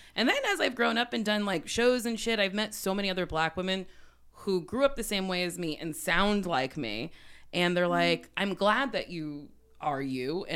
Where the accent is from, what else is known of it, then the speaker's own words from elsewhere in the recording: Middletown, New Jersey, United States; I grew up in Middletown, New Jersey. The house was in Lincroft, which is like a little part of Middletown.